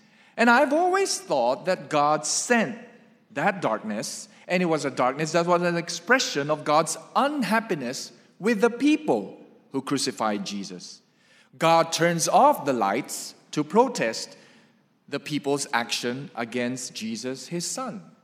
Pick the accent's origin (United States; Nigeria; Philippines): Philippines; English is a second language; Now, I grew up in the Philippines where during Holy Week, which starts on Thursday, Maundy, Thursday, Good Friday, Black Saturday, stretches until Easter Sunday.